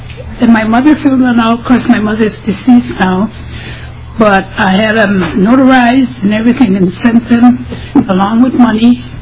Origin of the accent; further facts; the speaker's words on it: Nebraska, United States; born there; I was born at home. It was never recorded. And I got in touch with people in Lincoln, Nebraska. I was born in Nebraska.